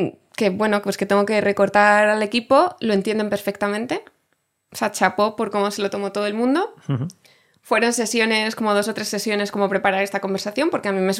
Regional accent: Madrid, Community of Madrid, Spain; yo no quiero volver a Usera, a ese barrio gris, en esa casa fría donde no se podía poner la calefacción.

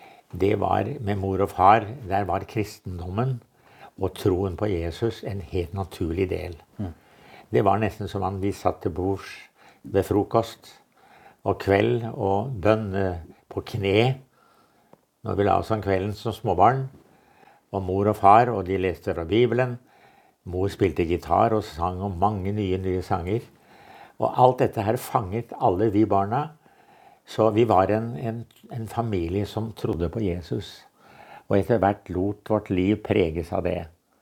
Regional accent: Tønsberg, Vestfold, Norway; Og så den siste stedet vi vokste opp i Tønsberg, Betania-menigheten

